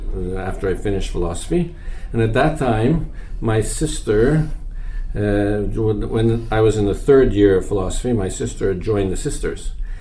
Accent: Winnipeg, Manitoba, Canada; Yes, I'm from Winnipeg, Canada. And I was raised in the Ukrainian Catholic Church.

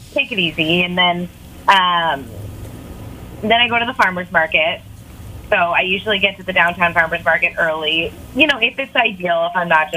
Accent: Ankeny, Iowa, United States; Okay. I'm from Ankeny. Been engaged once before.

